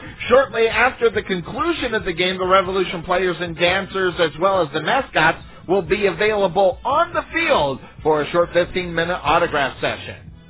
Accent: Arizona, United States; Bill Cerna and I know very well, as we're from Arizona.

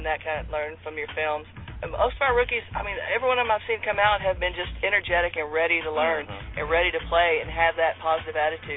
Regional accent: Fort Worth, Texas, United States; number 54, and I play center. I'm from Fort Worth, Texas.

